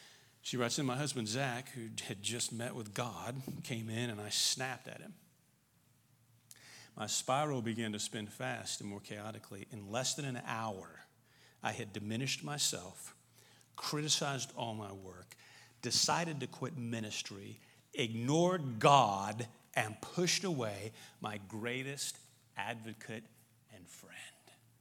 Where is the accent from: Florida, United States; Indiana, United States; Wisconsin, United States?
Indiana, United States; My parents, I grew up in Indiana, and so my parents are still up there.